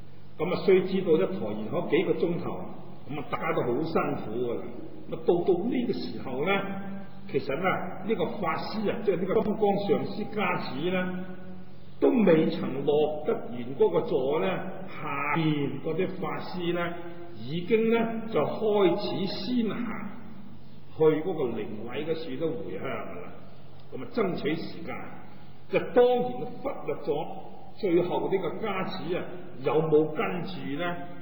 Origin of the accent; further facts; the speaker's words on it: China; 咁弥勒菩萨在我哋中国人嚟讲咧，咁啊亦都咧好出名啊！